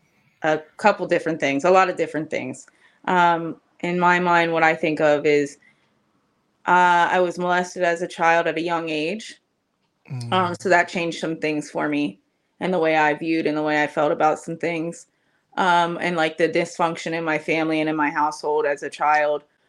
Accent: Perry County, Pennsylvania, United States; I'm 29 years old. I am from Perry County, Pennsylvania

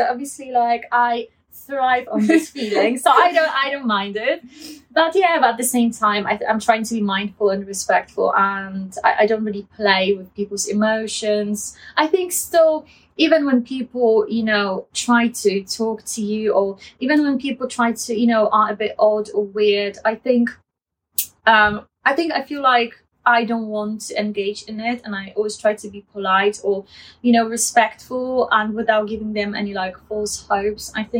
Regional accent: Poland; people from my hometown from Poland that I haven't spoken to for, like, years, like 12 years or 15 years

